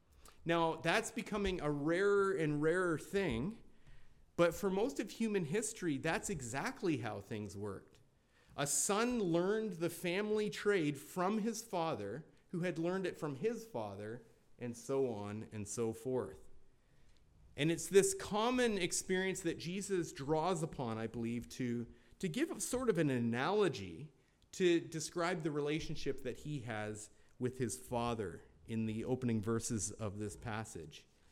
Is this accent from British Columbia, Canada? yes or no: no; Binbrook, Ontario, Canada; to work as an apprentice in a plumbing company in my hometown of Bimbrook, Ontario.